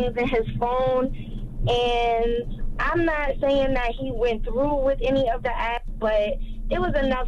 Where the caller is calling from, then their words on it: Savannah, Georgia, United States; I'm calling from Savannah, Georgia.